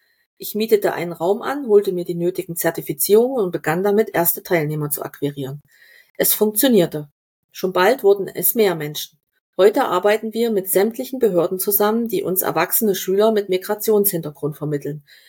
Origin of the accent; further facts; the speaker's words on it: Ukraine; now in Dresden, Germany; Ich stamme aus der Ukraine